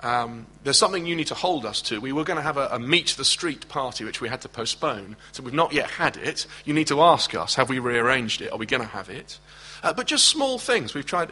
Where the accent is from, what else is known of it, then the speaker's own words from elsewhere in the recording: United Kingdom; You know, we're British, I don't want to interfere.